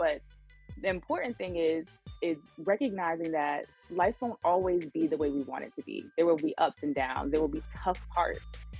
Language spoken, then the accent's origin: English; Brooklyn, New York, United States; I'm from Brooklyn, New York